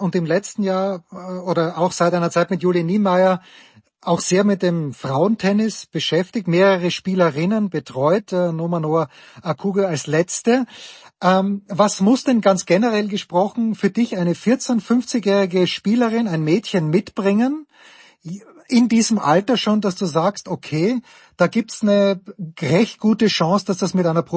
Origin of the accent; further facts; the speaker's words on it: Austria; Als Österreicher schaue ich in dieser Woche, Kasi, gerne nach Limoges